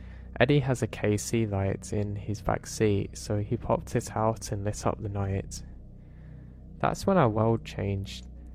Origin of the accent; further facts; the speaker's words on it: West Palm Beach, Florida, United States; I grew up in West Palm Beach.